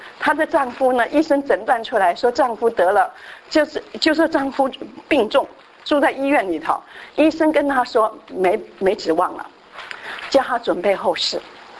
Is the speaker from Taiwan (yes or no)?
yes; Tainan, Taiwan; 就是我就记得以前我小时候，我是台南的人哈，台南市